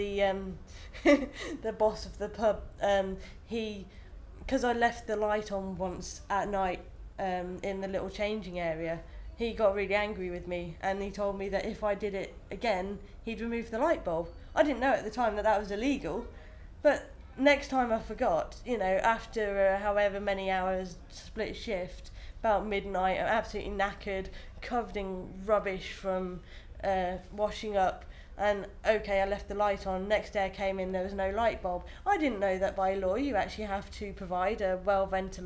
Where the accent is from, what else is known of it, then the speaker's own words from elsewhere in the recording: Dartmouth, South West England, United Kingdom; also born or lived in New Forest / Saudi Arabia; I was born in Devon, 1983, lived in sort of the Dartmouth area until I was about nine. Then my mum and stepdad moved to the New Forest for a couple of years.